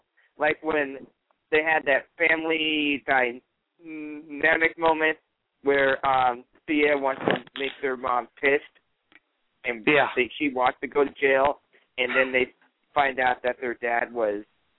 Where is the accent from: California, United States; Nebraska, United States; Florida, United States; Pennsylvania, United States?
Florida, United States; Fort Myers; I'm from Fort Myers, Florida.